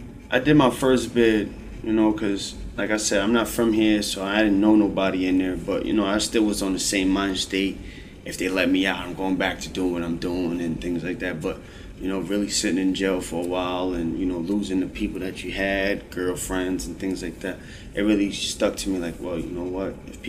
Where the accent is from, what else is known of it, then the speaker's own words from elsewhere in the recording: Newburgh, New York, United States; You know, where I'm from Orange County, Newburgh, New York. We don't have this type of help that they have up here.